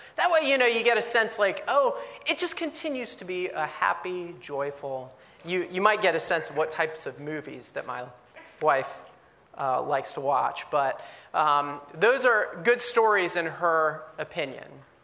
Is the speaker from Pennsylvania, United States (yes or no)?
yes; Pennsylvania, United States; I grew up in Pennsylvania. Might be another way to describe me.